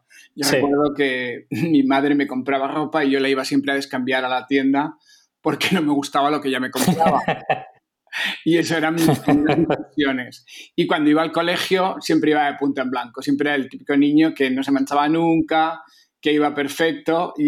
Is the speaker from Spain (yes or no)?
yes; San Sebastián, Basque Country, Spain; moved away; yo soy de San Sebastián, en San Sebastián la gente tiene un estilo muy peculiar